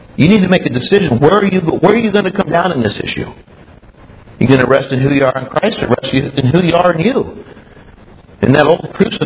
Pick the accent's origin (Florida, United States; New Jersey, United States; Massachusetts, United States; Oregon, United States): Oregon, United States; I hail from the People's Republic of Oregon.